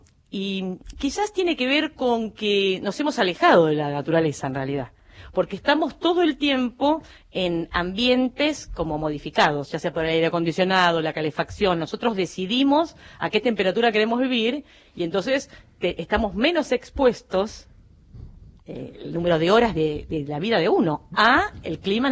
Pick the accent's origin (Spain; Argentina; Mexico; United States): Argentina; San Nicolás, Buenos Aires Province; born there; yo nací en San Nicolás, acá hace 200 kilómetros de acá